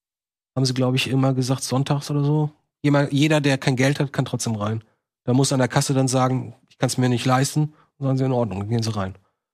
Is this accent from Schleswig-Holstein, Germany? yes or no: yes; Lübeck, Schleswig-Holstein, Germany; now in Hamburg, Germany; In meiner Welt, wo ich herkomme, in Lübeck, wird das niemanden interessieren. Das ist so toll, in so einer Großstadt zu leben.